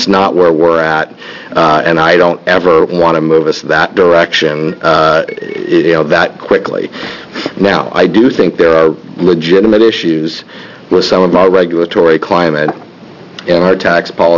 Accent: Coos Bay, Oregon, United States; Having said that, I grew up in Coos Bay

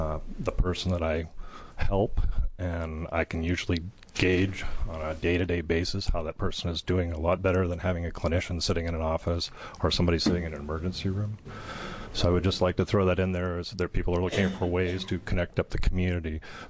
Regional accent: Eugene, Oregon, United States; I'm from the Eugene Springfield area.

